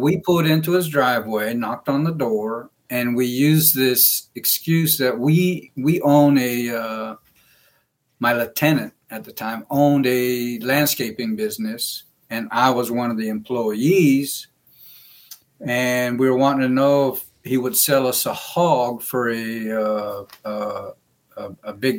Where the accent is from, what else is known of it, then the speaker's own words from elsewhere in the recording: Guam; I'm originally from Guam